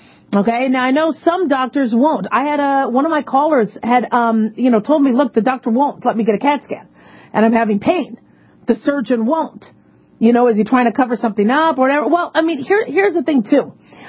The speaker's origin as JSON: {"language": "English", "town": "Las Vegas", "region": "Nevada", "country": "United States", "said": "I'm from Las Vegas."}